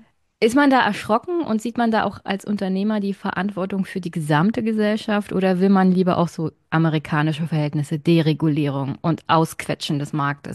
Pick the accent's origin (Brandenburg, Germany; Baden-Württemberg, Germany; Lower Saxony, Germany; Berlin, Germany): Brandenburg, Germany; ich lebe hier seit meiner Geburt in einem Dürreland, ja. Ich kenne das gar nicht anders. Also Sandbüchse Brandenburg beschreibt meine Heimat ganz, ganz gut.